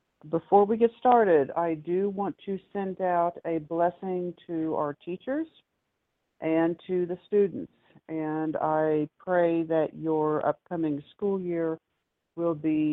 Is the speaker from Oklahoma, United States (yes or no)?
yes; Oklahoma, United States; And I know when I grew up in Oklahoma, and which was the last place that they put the Indians.